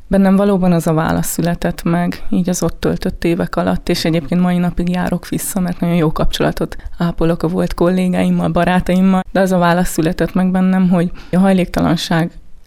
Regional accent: Gyúró, Fejér, Hungary; Gyúron kezdtem el dolgozni, honnan származom, egy kis faluba, a helyi könyvtárban

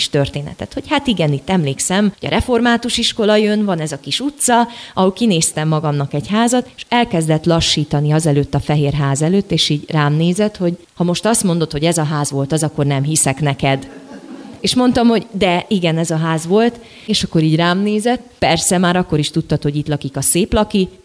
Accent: Vojvodina, Serbia; ő egy hetet nálam van Délvidéken, én egy kis falucskából származom

